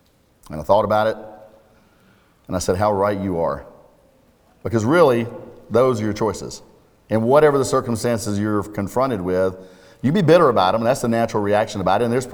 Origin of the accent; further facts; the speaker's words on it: Atlanta, Georgia, United States; I'm from the Atlanta area, cheer for the Falcons.